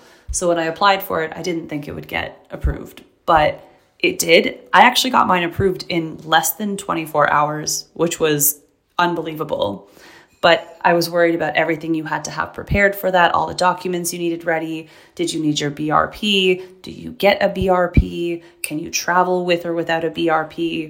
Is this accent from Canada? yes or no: yes; Canada; now in United Kingdom; And so for me it's 10, sorry, for me it's 5, because I'm coming from Canada.